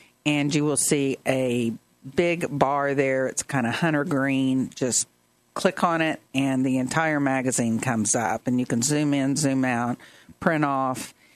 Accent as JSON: {"language": "English", "town": "Ada", "region": "Oklahoma", "country": "United States", "accent": "Ada country", "said": "I kind of reverted into my Ada country accent."}